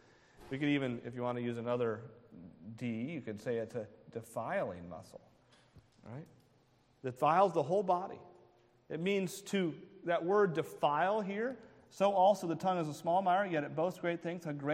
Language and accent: English; New Hampshire, United States; I come from New Hampshire. We're the live free or die state, right?